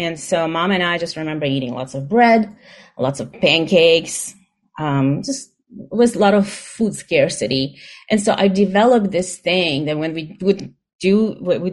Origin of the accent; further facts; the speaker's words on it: Ukraine; moved away as an adult; So I am from Ukraine originally. I was born in Ukraine. I came here when I was 18 years old.